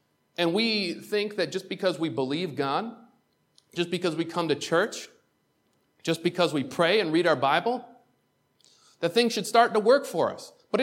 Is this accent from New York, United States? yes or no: yes; Waterport, New York, United States; the devil's there to remind me that I grew up in Waterport, New York.